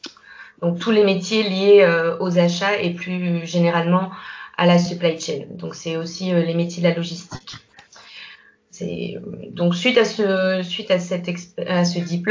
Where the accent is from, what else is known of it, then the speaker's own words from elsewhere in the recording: Réunion, France; je suis originaire de La Réunion. J'ai 29 ans, quasiment 29 ans en quelques jours.